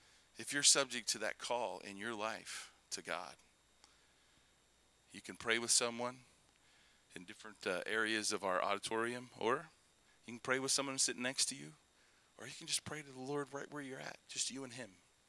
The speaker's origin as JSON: {"language": "English", "region": "Kentucky", "country": "United States", "tie": "born or raised there", "said": "Because I was raised in Kentucky. You see an ocean near us? No, okay?"}